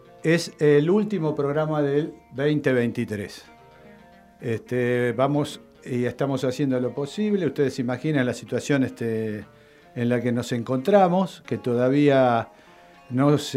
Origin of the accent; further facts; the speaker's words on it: Avellaneda, Buenos Aires Province, Argentina; yo me considero un bonaerense, avellanedense